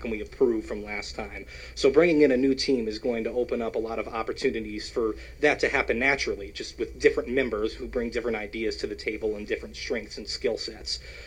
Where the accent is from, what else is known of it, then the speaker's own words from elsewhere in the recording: Niceville, Florida, United States; Oh, well, that's good for you because I'm from Niceville, Florida.